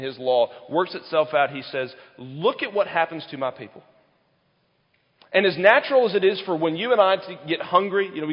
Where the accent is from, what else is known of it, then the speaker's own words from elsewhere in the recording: South Carolina, United States; I grew up in South Carolina, like everybody goes to church, right?